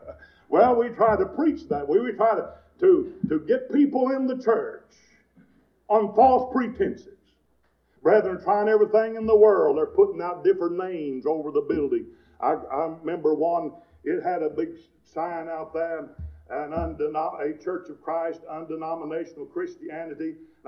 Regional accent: Kentucky, United States; I remember growing up in Eastern Kentucky that my grandpa had a horse that I could never catch.

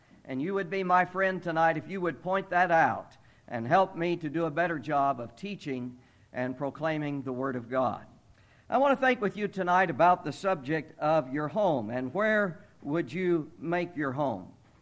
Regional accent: Indiana, United States; moved away as an adult; now in Akron, United States; But Charlotte and I grew up in central Indiana, and most of our family is there.

